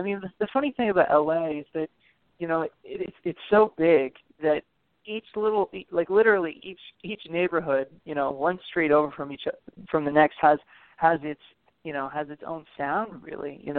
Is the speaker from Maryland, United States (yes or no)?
no; Los Angeles, California, United States; Yeah, I'm from Los Angeles, so it worked out really perfect, actually, from one big city to the next, you know?